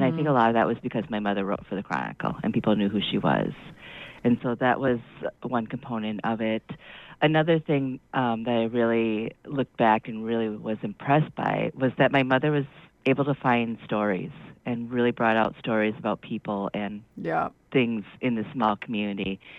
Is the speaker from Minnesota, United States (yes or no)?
yes; Two Harbors, Minnesota, United States; I grew up in Two Harbors in the 70s and 80s. I graduated in 92.